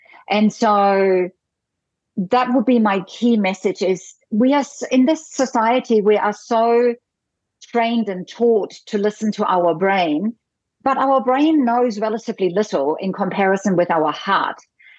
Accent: Germany; I grew up in Germany.

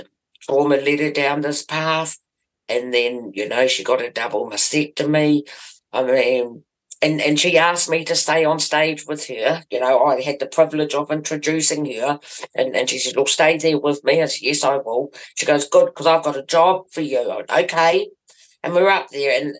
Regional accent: Pangaroo, New Zealand; because I'm from Pangaroo.

